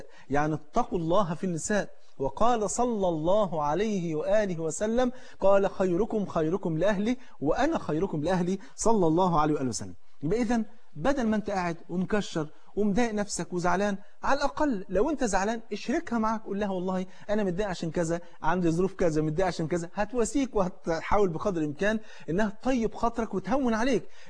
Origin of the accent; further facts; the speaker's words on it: Egypt; وفي بالك تعرف الفول عندنا في مصر فرض عين